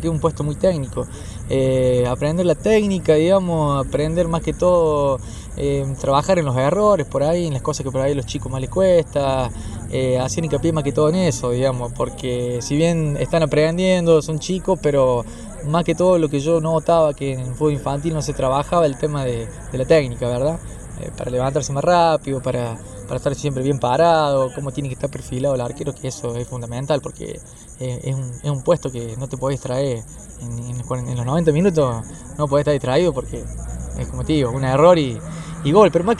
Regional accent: Almafuerte, Córdoba, Argentina; Soy oriundo de Almafuerte. Bueno, la mayoría de mi, digamos, de mi fútbol infantil, de mis años, fue en Atlético Almafuerte, después en San Agustín.

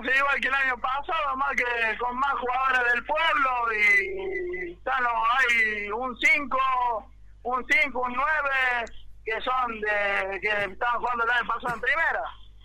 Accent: Las Perdices, Córdoba, Argentina; Soy de la localidad de la Perdices.

